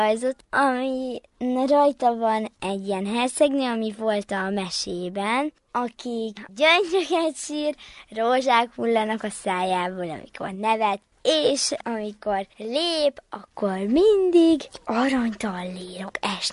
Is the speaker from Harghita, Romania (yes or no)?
no; Sfântu Gheorghe, Covasna, Romania; 9 éves, Sepsiszentgyörgyről jöttem.